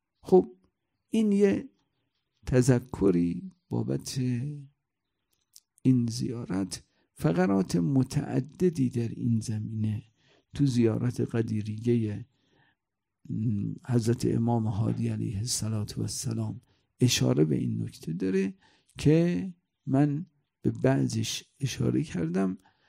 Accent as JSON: {"language": "Persian", "country": "Iran", "said": "اینا متوجه شد من ایرانیم"}